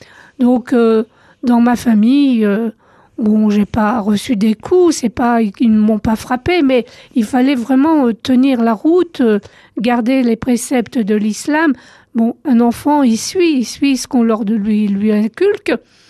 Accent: France; parce que j'ai grandi en France

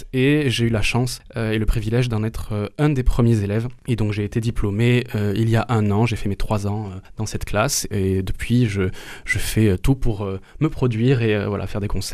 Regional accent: Toulouse, Occitanie, France; born there; je suis né à Toulouse et j'ai fait la première partie de mes études au conservatoire à Toulouse.

